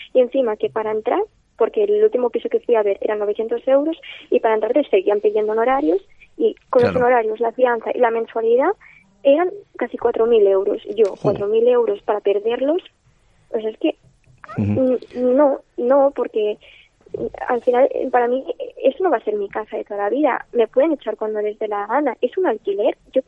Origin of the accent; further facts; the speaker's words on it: Tarragona, Catalonia, Spain; Somos de Tarragona y, claro, nosotros ansiamos volver allí